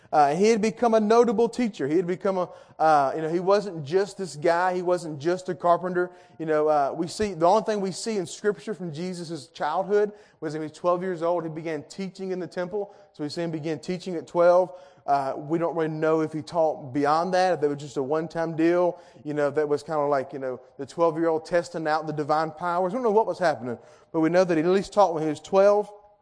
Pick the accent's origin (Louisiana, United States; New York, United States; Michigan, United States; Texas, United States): Louisiana, United States; Urania; born there; I was born in Urania, Louisiana. Who's ever been to Urania?